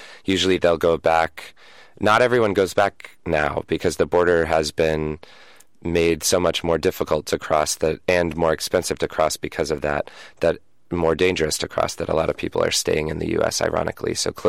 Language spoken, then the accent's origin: English; Washington, United States; I grew up in Washington State with a lot of trees.